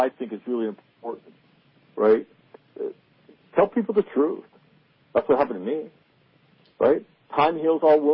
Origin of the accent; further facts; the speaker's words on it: Sacramento, California, United States; We grew up in Sacramento. You know, my family and generations of my family there.